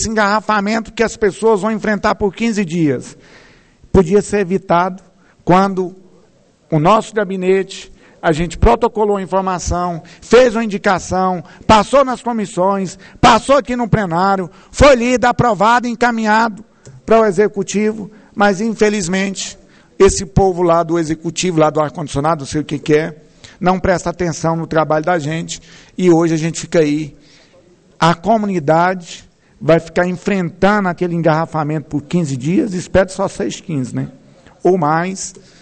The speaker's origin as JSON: {"language": "Portuguese", "country": "Brazil", "said": "A senhora é brasileira e eu sou brasileiro."}